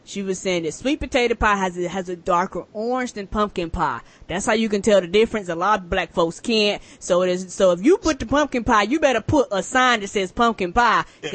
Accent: the South, United States; I don't eat chitlins, and I'm from the South

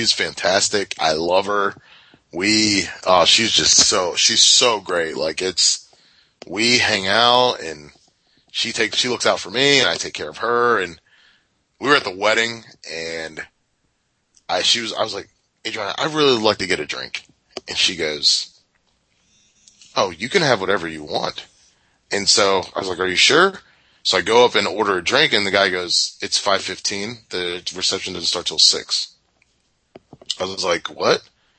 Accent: the South, United States; listen, I'm from the South, and I've got there, look, my, I think it's just a regional thing where everybody in the South pretty much eats the same.

